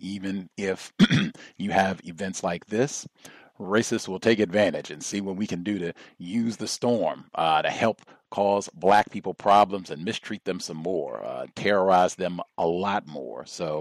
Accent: Virginia, United States; born there; Again, I was born in Virginia.

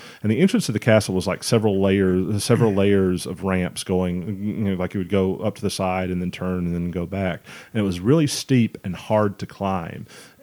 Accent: the South, United States; accent: southern; I know I have my southern accent, and I'm used to like being picked out as having the hick accent in the group

